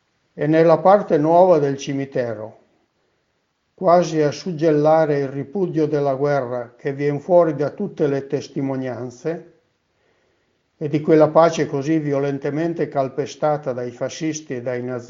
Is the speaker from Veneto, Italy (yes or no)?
yes; Stienta, Veneto, Italy; born there; Sono nato a Stienta nel 1945. Ho gli anni della liberazione.